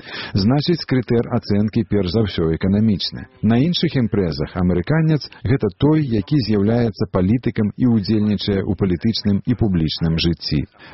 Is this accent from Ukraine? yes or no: no; Poland; now in United States; І як поляк, і вже трохи як американець.